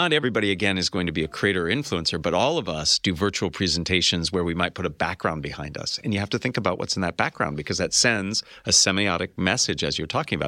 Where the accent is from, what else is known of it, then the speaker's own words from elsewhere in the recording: California, United States; Yeah, I grew up in California in the 80s, and I remember Valley Girls speak very much.